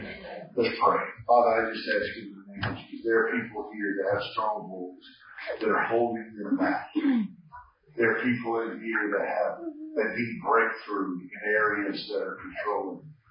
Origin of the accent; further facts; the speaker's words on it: the South, United States; I'm from the South. We don't say shout, we say holler.